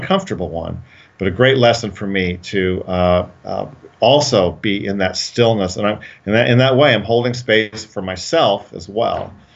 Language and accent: English; Colorado, United States; I grew up in Colorado, so the mountains were outside my window all the time